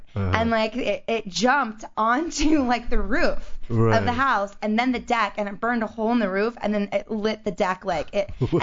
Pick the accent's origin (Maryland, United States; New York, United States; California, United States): Maryland, United States; See, when I grew up in Maryland, like, you can't get fireworks anymore.